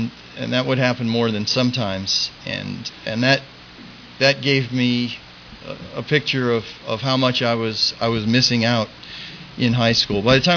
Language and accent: English; Hacienda Heights, California, United States; I grew up in San Gabriel Valley, small town, Hacienda Heights, and I was a good student, and I had a wonderful family, two younger brothers, great parents